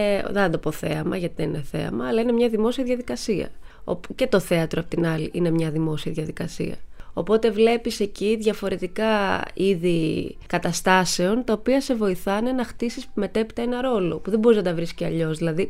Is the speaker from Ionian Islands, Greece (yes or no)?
yes; Zakynthos, Ionian Islands, Greece; born there; Γεννήθηκα στη Ζάκυνθο.